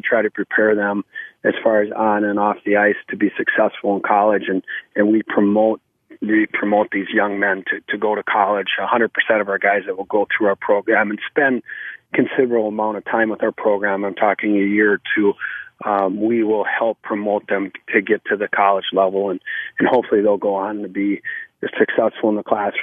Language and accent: English; Minnesota, United States; I'm from Minnesota, and this has been a great learning experience.